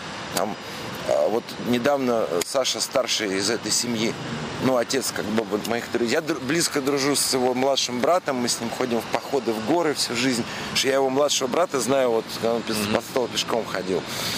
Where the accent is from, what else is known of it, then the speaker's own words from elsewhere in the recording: Moscow, Russia; born there; я родился в Москве